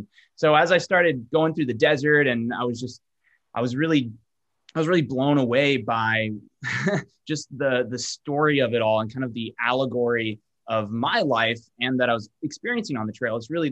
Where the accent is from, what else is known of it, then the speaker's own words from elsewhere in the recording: Kenya; now in United States; when I came from Kenya first, coming to the States, I was really struggling to kind of find my place here in America.